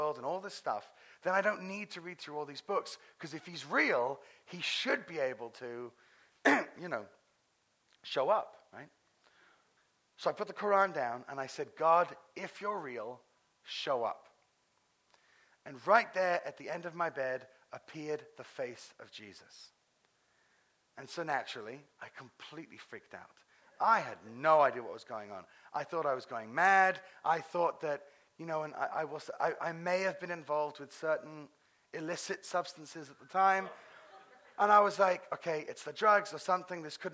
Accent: England, United Kingdom; accent: British; also born or lived in Israel / Paris, France; So I was born in Israel to a Scottish father, a Moroccan Jewish mother. I was raised in England and for 3 years in Paris, France.

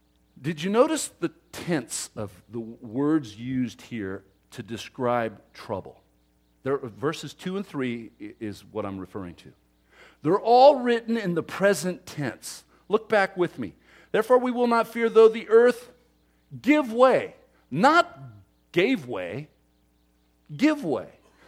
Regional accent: California, United States; we're from California, you don't know about weather

